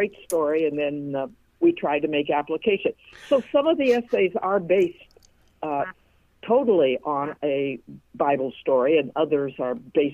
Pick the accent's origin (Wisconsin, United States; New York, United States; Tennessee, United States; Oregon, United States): Oregon, United States; Portland; born there; Well, I was born in Portland, Oregon.